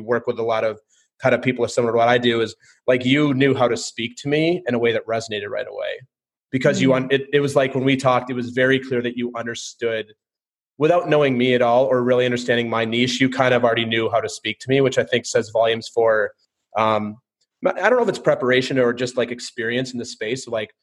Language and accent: English; Minnesota, United States; I'm from Minnesota originally